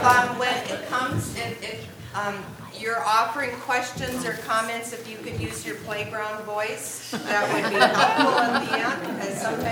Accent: Minnesota, United States; welcome Senator John Marty from Minnesota, from my home state.

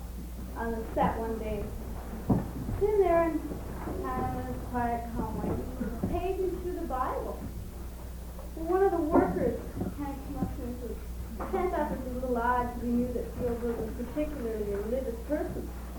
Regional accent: Minneapolis, Minnesota, United States; We're both from Minneapolis, so we thought we could take care of it.

